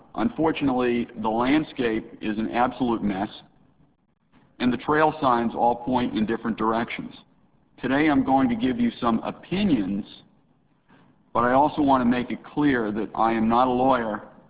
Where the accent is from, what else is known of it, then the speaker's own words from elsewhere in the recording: Boston, Massachusetts, United States; Growing up in the Boston area, my parents said that they wanted me to be a responsible adult.